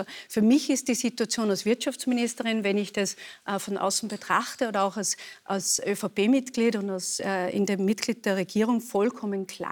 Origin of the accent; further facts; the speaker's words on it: Tyrol, Austria; natürlich bin ich Tirolerin, und ein Herz schlägt für Tirol